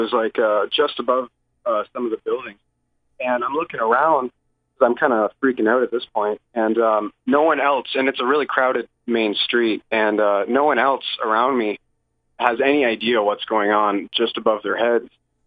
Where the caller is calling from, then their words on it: Ontario, Canada; from Canada, Ontario.